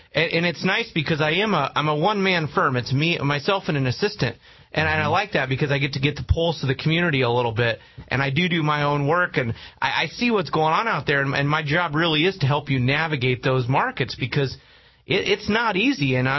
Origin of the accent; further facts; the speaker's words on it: Richland, Washington, United States; I came to town. I grew up in Richland.